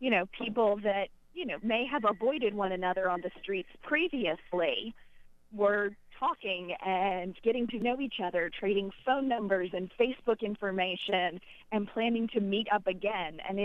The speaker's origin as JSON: {"language": "English", "town": "Georgetown", "region": "Kentucky", "country": "United States", "tie": "born or raised there", "lives_now": "Lexington, United States", "said": "I'm 27 years old. I grew up in Georgetown, graduated from EKU in 2011. I currently live in Lexington"}